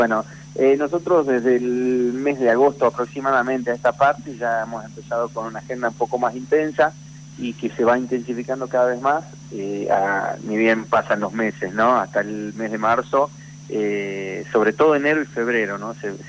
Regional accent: Salta, Argentina; born there; nací en Salta Capital, uh-huh.

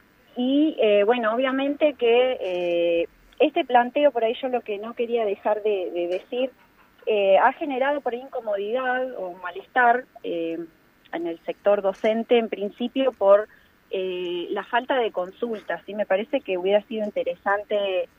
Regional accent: General Pico, La Pampa, Argentina; Tal cual, soy de General Pico.

